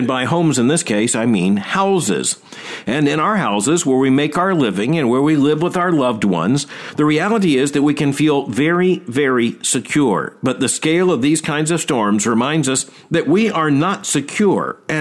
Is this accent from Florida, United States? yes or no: yes; Florida, United States; Now, when I was a boy growing up in Florida